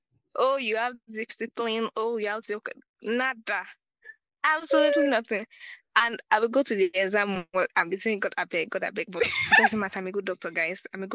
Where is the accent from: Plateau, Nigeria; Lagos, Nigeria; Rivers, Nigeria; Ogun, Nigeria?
Ogun, Nigeria; So I'm from Ogun State. I'm actually an Ijebu baby girl.